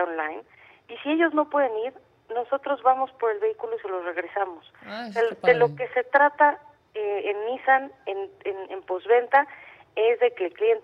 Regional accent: Aguascalientes, Mexico; Somos de Aguascalientes, así es.

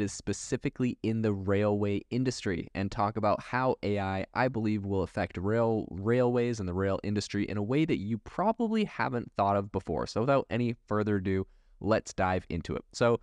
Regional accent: Canada; growing up in Canada, we'd go on these really long road trips out into, you know, the middle of Canada

